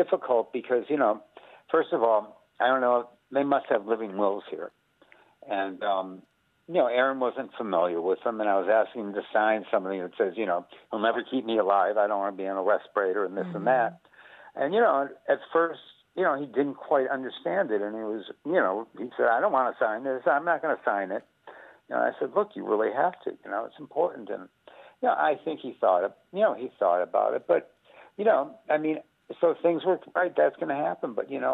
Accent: United States; I'm from America.

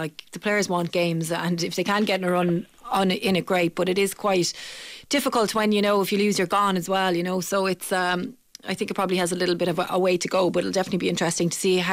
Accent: Munster, Ireland; I'm from Clare

